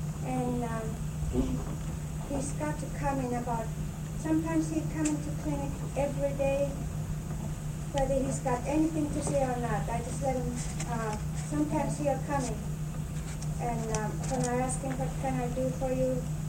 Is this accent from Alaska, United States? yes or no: yes; Alaknak, Alaska, United States; from Alaknak.